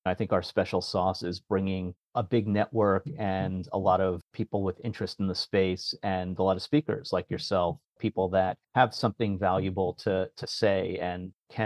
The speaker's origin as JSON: {"language": "English", "region": "New York", "country": "United States", "lives_now": "San Francisco, United States", "said": "Yeah, but I love New York. I'm from here. So even though I'm based in San Francisco, I'm from New York."}